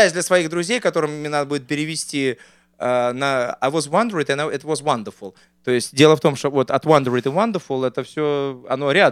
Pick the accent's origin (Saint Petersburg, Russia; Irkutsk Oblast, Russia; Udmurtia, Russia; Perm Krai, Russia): Saint Petersburg, Russia; Pushkin; Я говорю, я с Пушкина. Я тоже из маленького городка.